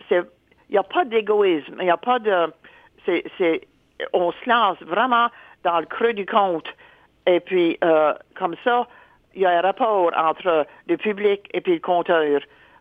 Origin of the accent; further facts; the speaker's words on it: Baie-Sainte-Marie, Nova Scotia, Canada; Tandis que moi, j'ai grandi à la Baie-Sainte-Marie.